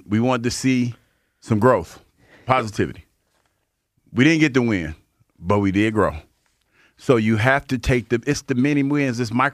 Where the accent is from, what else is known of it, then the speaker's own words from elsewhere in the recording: Mansfield, Ohio, United States; They're from my hometown, Jones Potato Chips.